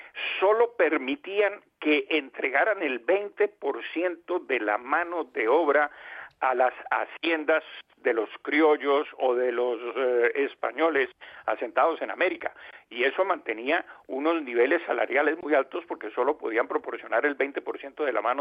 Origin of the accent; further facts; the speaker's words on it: Colombia; Pues mira, en mi tierra, en Colombia, tenemos un aforismo